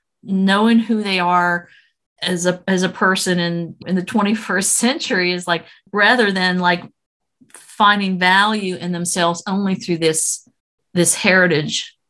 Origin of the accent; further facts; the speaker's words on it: Greensboro, North Carolina, United States; Guilford Courthouse, which is where I live in Greensboro. That's what came up. I was born in, I mean, I was raised in Greensboro.